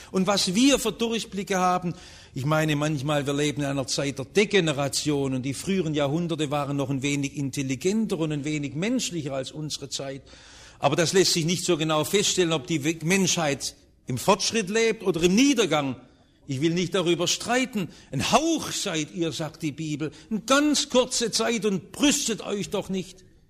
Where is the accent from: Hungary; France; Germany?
Germany; Stuttgart, Baden-Württemberg; ich bin ja im Stuttgarter Westen aufgewachsen